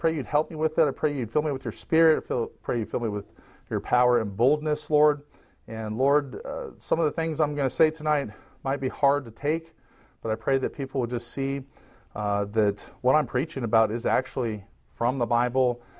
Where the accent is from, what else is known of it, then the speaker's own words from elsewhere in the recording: Portland, Oregon, United States; And I'm from Portland, Oregon.